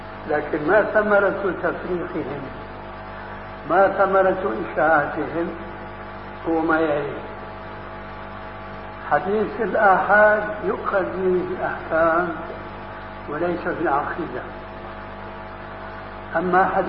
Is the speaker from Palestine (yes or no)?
no; Syria; لابد أنكم سمعتم بحجب معروف هنا وعندنا في سوريا